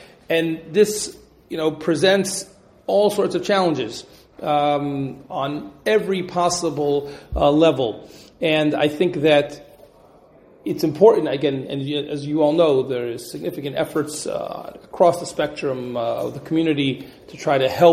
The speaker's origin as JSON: {"language": "English", "town": "Cincinnati", "region": "Ohio", "country": "United States", "tie": "born or raised there", "said": "I grew up in Cincinnati, Ohio, where, you know, my elementary school class, we graduated with 7 kids."}